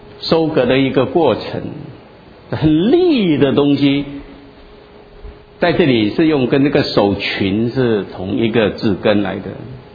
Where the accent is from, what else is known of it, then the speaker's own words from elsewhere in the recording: China; 所以你就明白，我们中国人见面的时候，我们不像犹太人问安说Shalom 平安，对不对？